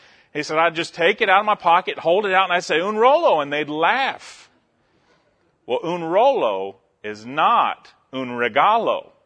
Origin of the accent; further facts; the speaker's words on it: Alabama, United States; As Jesse said, we're from Alabama. I grew up in the town we just moved from. My dad grew up in the town we moved from.